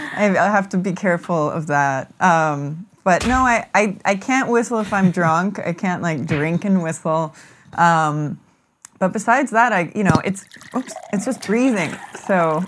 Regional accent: Los Angeles, California, United States; I grew up fashion. In LA, so I don't, oh, okay. My accent's missing.

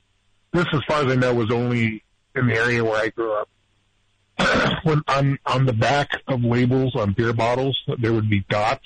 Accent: Nevada, United States; That's what we believe in where I grew up in Eastern Nevada.

